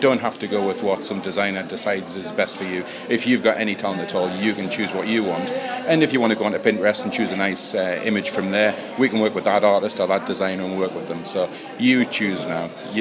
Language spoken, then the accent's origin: English; United Kingdom; I'm very proud of being British.